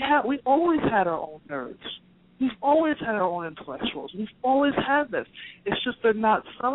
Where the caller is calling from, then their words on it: Washington, District of Columbia, United States; from D.C.